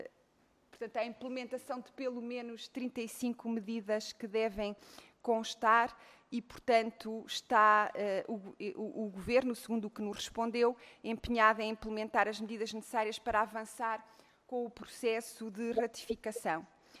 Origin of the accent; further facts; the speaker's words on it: Norte, Portugal; como transmontana, tenho orgulho neste movimento cívico